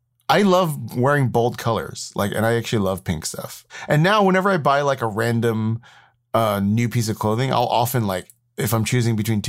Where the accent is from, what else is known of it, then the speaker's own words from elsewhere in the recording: Houston, Texas, United States; I grew up in Houston, Texas. I still have family in Houston.